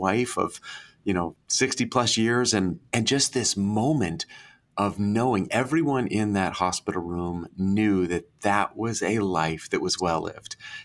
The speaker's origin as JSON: {"language": "English", "region": "New England", "country": "United States", "tie": "born or raised there", "said": "And so I grew up in New England, and every summer we would go"}